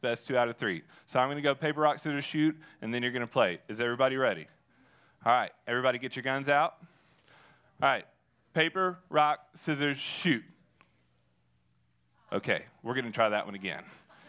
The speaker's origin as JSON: {"language": "English", "region": "Alabama", "country": "United States", "said": "Okay, I'm from Alabama. We go paper, rock, scissors, then shoot."}